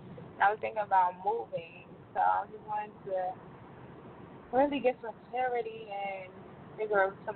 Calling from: New Jersey, United States; New Jersey.

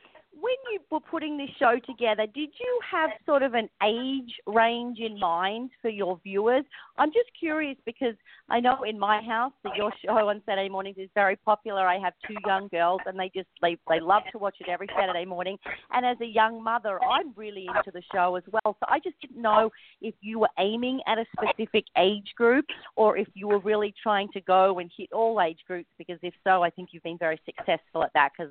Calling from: Hermosa Beach, California, United States; Oh, hi, this is … I'm calling from Hermosa Beach.

